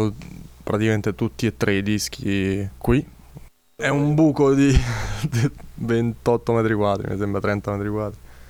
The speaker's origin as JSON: {"language": "Italian", "town": "Rome", "region": "Lazio", "country": "Italy", "tie": "born there", "said": "sono nato a Roma il 23 gennaio del 91"}